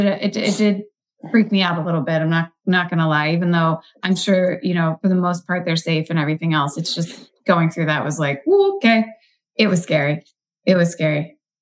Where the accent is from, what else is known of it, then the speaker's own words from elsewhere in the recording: Kentucky, United States; I saw it growing up in Kentucky.